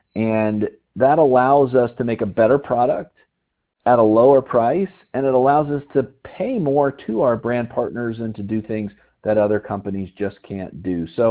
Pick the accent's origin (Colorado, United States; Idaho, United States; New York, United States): Colorado, United States; I heard people calling in from my home state of Colorado